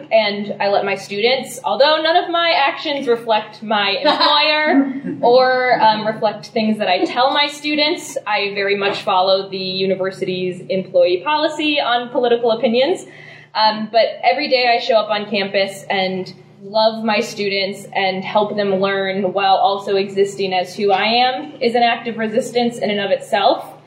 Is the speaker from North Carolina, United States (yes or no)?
no; Iowa, United States; But, you know, I grew up in Iowa